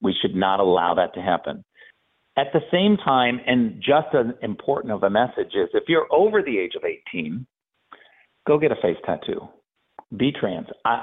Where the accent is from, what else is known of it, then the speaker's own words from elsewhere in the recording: United States; No, I get full protections because I live in America and I'm an American.